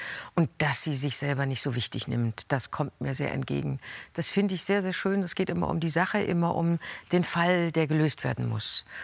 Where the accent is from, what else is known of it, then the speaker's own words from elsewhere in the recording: East Germany, Germany; Ich bin ja auch in der DDR groß geworden